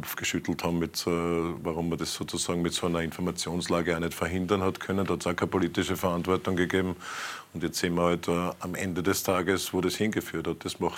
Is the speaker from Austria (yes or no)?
yes; Austria; Ich bin sehr stolz als Österreicher, in einer demokratischen Republik zu leben.